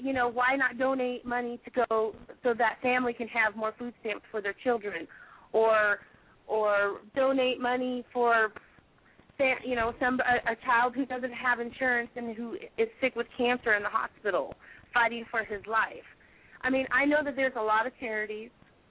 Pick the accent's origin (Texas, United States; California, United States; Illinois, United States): Texas, United States; I'm from Texas.